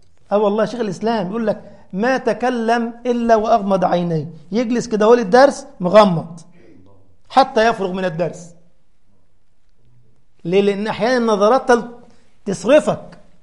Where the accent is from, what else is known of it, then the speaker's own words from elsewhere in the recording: Giza, Giza Governorate, Egypt; عندما كنت صغيرا تقريبا عندي 16 سنة أو قريب من هذا، وكنت بخطب الجمعة تبع الجمعية الشرعية عندنا في الجيزة،